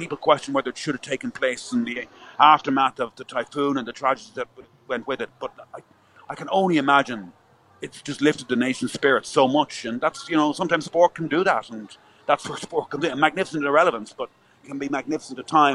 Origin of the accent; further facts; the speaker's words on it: Ireland; every time they see you from abroad, the first thing they ask is, where are you from? Ireland.